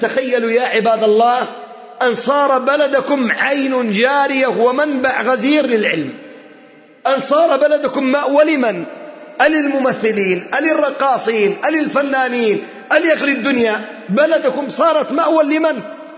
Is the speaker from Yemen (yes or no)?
yes; Yemen; فوالله وتالله وبالله أن الأعداء لا يخافون من الألوية الذي عندنا في اليمن